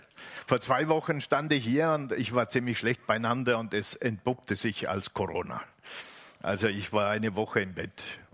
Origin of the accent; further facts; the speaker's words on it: Finland; In meiner Heimat in Finnland